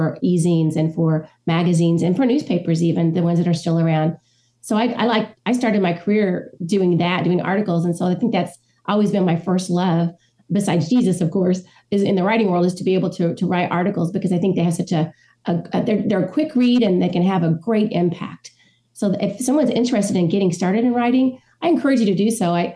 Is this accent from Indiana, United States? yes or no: yes; Bedford, Indiana, United States; So I was raised in the Free Methodist Church here in Bedford, Indiana, and grew up under the pew.